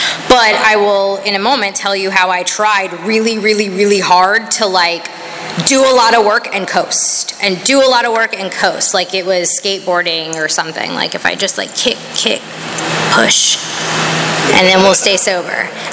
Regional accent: Tampa, Florida, United States; But I grew up in Tampa, so Gasparilla is like a thing.

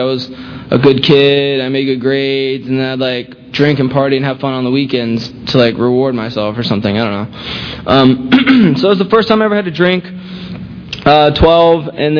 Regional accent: Land O'Lakes, Florida, United States; I grew up in Land O'Lakes, Pasco County, a little north of here. Normal middle-class family, I guess you can say.

